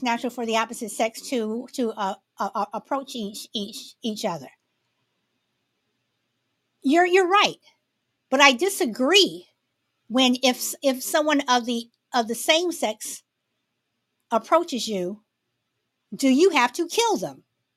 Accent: Chicago, Illinois, United States; I'm from Chicago, and Chicago is one of the most racist cities in America, even today. And I may live in California

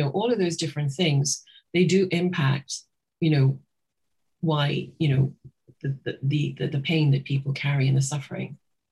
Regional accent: Trinidad & Tobago; I guess I knew that because I grew up in Trinidad.

